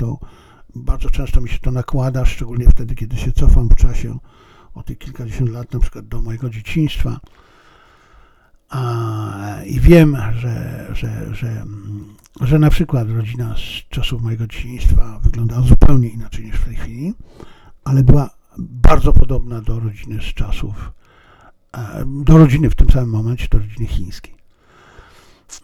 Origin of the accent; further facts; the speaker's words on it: China; Natomiast ja jestem Chińczykiem i ja widzę, co zostało skrzenione, a co zostało zrobione bardzo pozytywnie.